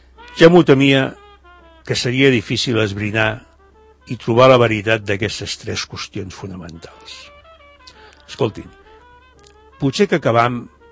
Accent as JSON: {"language": "Catalan", "town": "Barcelona", "region": "Catalonia", "country": "Spain", "tie": "born there", "lives_now": "La Floresta, Spain", "said": "Clar que ell viu a Valldoreix i jo a la Floresta, ja s'entén. No considera que tant ell com jo vam néixer a Barcelona"}